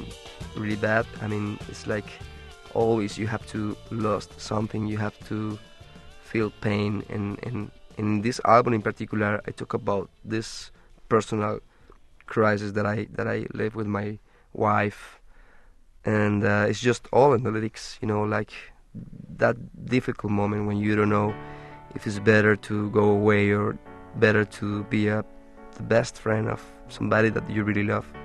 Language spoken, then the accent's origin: English; Colombia; English is a second language; but it's just because I'm coming from Colombia